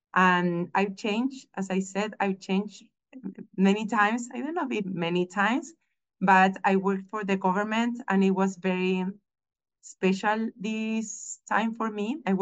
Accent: Santiago, Santiago Metropolitan Region, Chile; I grew up here in Chile, in Santiago, in the capital. Chile is a little country

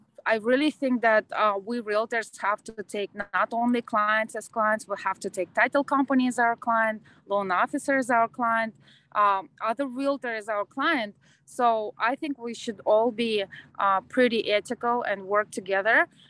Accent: Crimea, Ukraine; also born or lived in Uzbekistan; I was born in Uzbekistan, but shortly after moved to Crimea. Crimea is a piece of land that used to belong to Ukraine. Now it's part of Russia, but I grew up in Ukraine.

